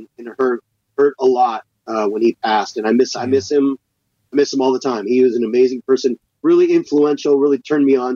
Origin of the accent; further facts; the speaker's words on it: Seattle, Washington, United States; also born or lived in Texas; So I basically spent from 2 years old till I was 26 living in Seattle.